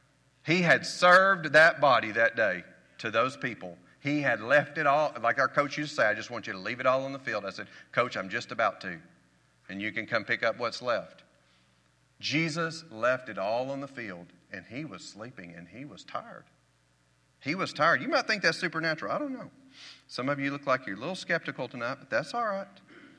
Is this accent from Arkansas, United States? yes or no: yes; Arkansas, United States; You know, I'm from Arkansas.